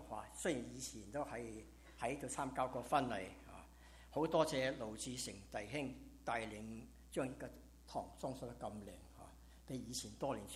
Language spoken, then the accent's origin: Cantonese; Guangdong, China; now in United States; 身为广东人不讲广东话很容易被人挖黄本，